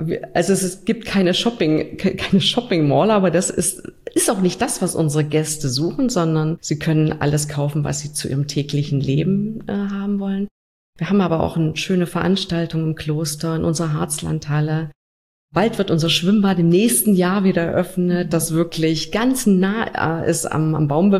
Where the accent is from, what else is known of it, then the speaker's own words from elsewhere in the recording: Saxony-Anhalt, Germany; obwohl ich Sachsen-Anhaltinerin bin, aber ich bin nicht in Ilsenburg geboren oder in Wernigerode, ist das für mich meine Heimat. Und ich habe vor vielen Jahren, als ich in den Harz gezogen bin